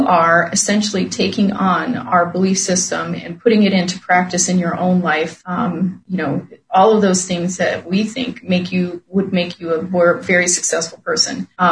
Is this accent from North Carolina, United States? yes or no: no; Ohio, United States; away from my home state, away from my family, in a whole nother place I've never been to. Hadn't really traveled too much outside of the state of Ohio on my own